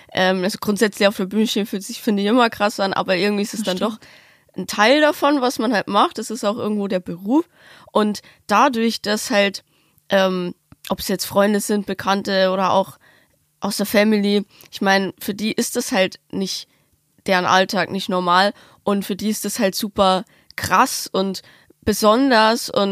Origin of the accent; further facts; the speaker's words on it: Passau, Bavaria, Germany; now in Berlin, Germany; Und ich komme ja so vom Dorf, super, also jetzt nicht super weit weg, aber keine Ahnung, man fährt schon 6 Stunden jetzt nach Passau, wo ich herkomme.